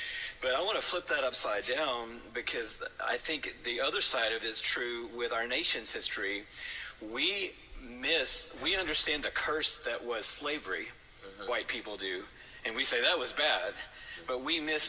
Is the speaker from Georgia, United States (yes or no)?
yes; Atlanta, Georgia, United States; born there; when I was born, the day I was born on Boulevard at Georgia Baptist Hospital in 1958, black people did not have equal rights in this city.